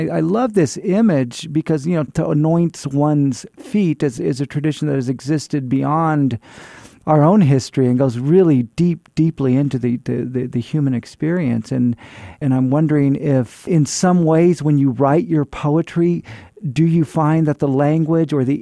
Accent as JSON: {"language": "English", "town": "Fresno", "region": "California", "country": "United States", "lives_now": "El Paso, United States", "said": "I'm from Fresno, California, and I've been living in El Paso for many years now."}